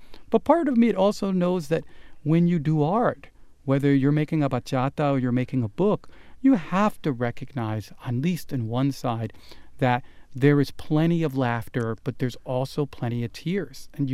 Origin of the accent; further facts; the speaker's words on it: Santo Domingo, Distrito Nacional, Dominican Republic; I came out of a barrio. I am from Villa Juana, you know, you come from a place where you're not used to having any kind of heroes